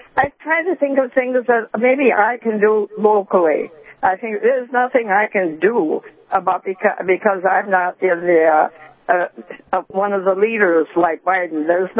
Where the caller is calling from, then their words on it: Fargo, North Dakota, United States; I'm from Fargo, and I'm one of the seniors in Fargo.